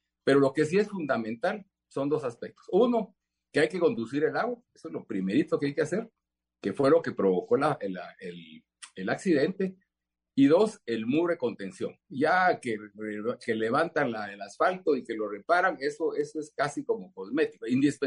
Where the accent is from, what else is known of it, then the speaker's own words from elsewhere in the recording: Guatemala; como guatemaltecos